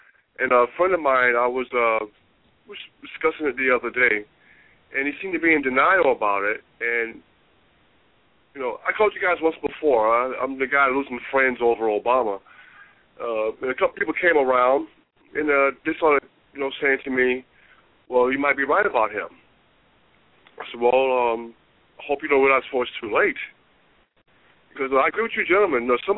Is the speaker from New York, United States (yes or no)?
no; South Carolina, United States; And I was born and raised. I'm from South Carolina.